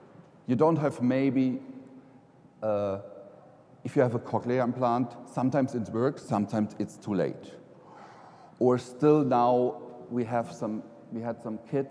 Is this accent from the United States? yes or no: no; Germany; English is a second language; If I think back, I'm from Germany, raised, born there, and after high school graduation, we still had to go to the army every son.